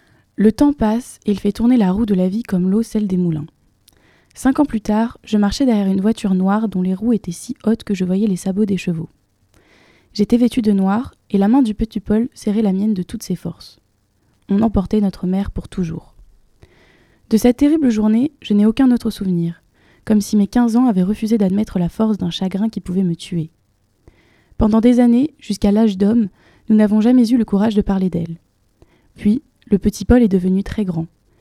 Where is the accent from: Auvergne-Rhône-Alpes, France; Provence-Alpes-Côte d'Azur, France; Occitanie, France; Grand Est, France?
Provence-Alpes-Côte d'Azur, France; moi à la base je viens du Sud-Est, des Bouches-du-Rhône, du 13 quoi.